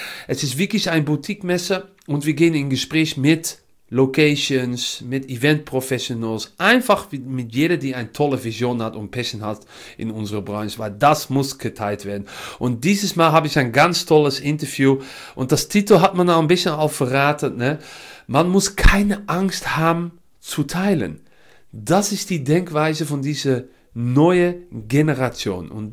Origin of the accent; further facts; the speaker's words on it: Netherlands; German is a second language; now in Germany; alle Vrienden, man hört das auch ein bisschen. Ich komme aus Holland, aber ich arbeite und wohne seit Jahren in das schöne Deutschland.